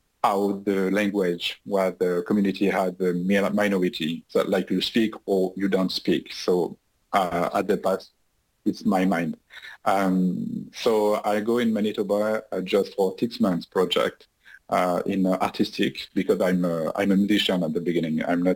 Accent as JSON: {"language": "English", "region": "Auvergne-Rhône-Alpes", "country": "France", "also_born_or_lived": "Limousin", "second_language": "English", "lives_now": "Canada", "said": "I come from France in Auvergne in volcano in the center, in the middle and center in France. Yeah, you have a old, very old volcano in France. So I come from Auvergne and Limousin."}